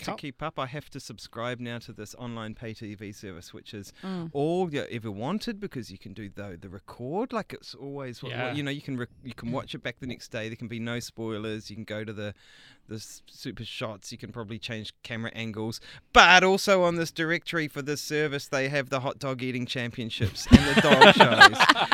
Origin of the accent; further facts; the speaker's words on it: New Zealand; But as a New Zealander, I was indoctrinated to the country's main religion.